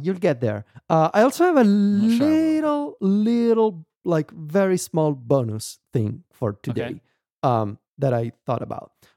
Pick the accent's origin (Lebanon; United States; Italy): Italy; Rome, Lazio; accent: Roman; So the way that I said it is my Roman accent.